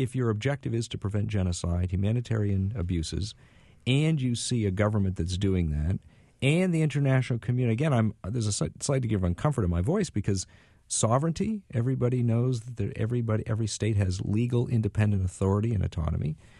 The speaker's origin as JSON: {"language": "English", "country": "United States", "said": "But I don't know that I, as an American, could stand back and look down my nose"}